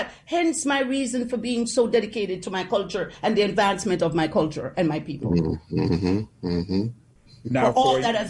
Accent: Jamaica; As a child growing up in Jamaica, I was mentored by Miss Louise Bennett Coverley, Jamaica's first lady of I say, language.

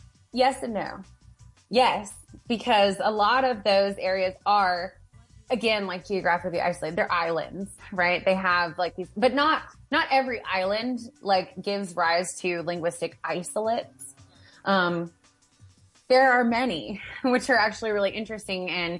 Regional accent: Appalachia, United States; I started working on Appalachian English because I'm from Appalachia, right?

